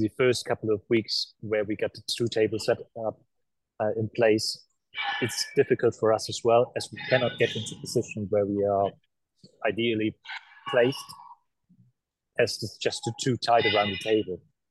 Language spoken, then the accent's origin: English; Berlin, Germany; Fantastic experience, fantastic occasion, especially doing it in my hometown.